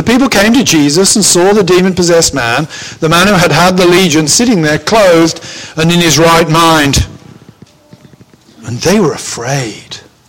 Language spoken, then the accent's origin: English; United Kingdom; I'm British. Most of you, I'm sure, are Americans.